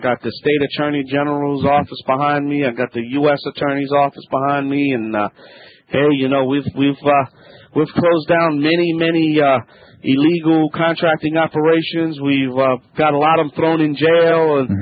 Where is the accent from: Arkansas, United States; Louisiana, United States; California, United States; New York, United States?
Louisiana, United States; I'm the Cajun man from the Bayou Land.